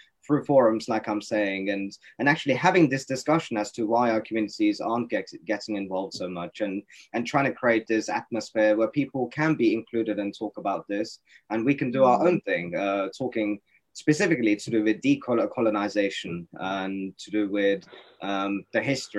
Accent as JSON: {"language": "English", "country": "Norway", "tie": "born or raised there", "said": "It's a very community focused in a kind of small town that I grew up in Norway"}